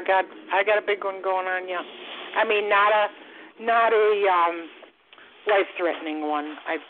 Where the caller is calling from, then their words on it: Florida, United States; I'm calling from Florida.